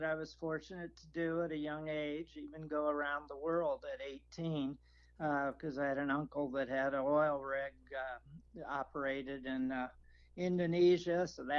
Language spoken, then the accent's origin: English; Muncie, Indiana, United States; also born or lived in Dallas, Texas; I was born in Dallas, Texas. Unlike much of the country, we headed north when I was 2 and a half, I guess, and grew up in Muncie, Indiana, and which has been labeled Middletown America historically.